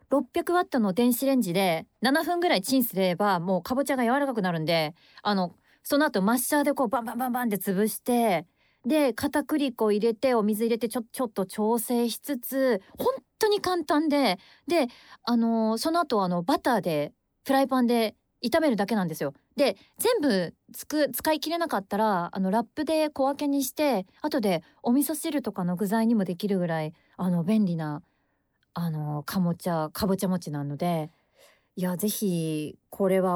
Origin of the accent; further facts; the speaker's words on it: Sapporo, Hokkaido, Japan; moved away as an adult; now in Tokyo, Japan; 札幌はですね、私18、高校生ぐらいの時まで、札幌にいたんですけれど、声優の専門学校行くのに、東京に上京したんですが、本当だから、もう、18歳からずっと、もう移動して東京にいるんで、